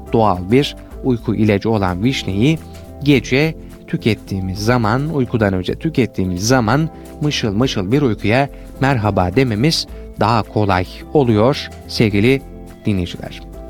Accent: Konya, Turkey; Ama ben mesela Konyalıyım ve Konya'da makarnayı bile, pilavı bile ekmekle yiyen vatandaşlarımız var.

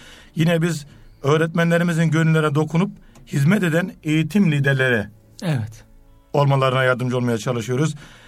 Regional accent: Osmaniye, Turkey; born there; Osmaniye doğumluyum. Osmaniye'de yaşıyorum. Osmaniye'de bir ilkokulunda yönetici olarak, okul müdürü olarak görev yapmaktayım.

